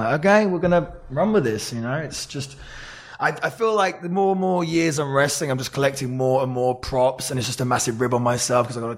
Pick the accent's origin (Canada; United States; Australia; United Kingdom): United Kingdom; I was always interested in villains and especially being British.